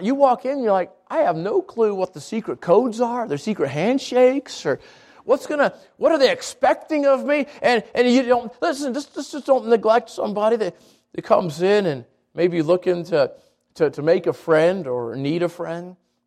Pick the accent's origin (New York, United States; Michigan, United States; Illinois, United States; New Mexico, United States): New Mexico, United States; I grew up in the South Valley.